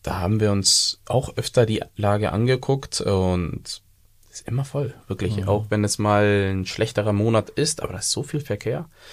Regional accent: Punjab, India; German is a second language; Norden, Punjab.

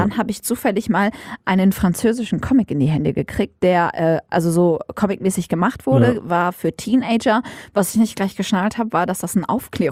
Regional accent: Dormagen, North Rhine-Westphalia, Germany; Ich war 13 Jahre alt und wir mussten in der Schule ein Referat halten über... Also ich bin in Dormagen zur Schule gegangen.

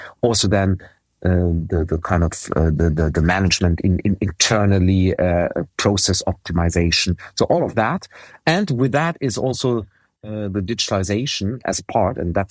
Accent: Heidelberg, Baden-Württemberg, Germany; So hence I wanted to study in my hometown.

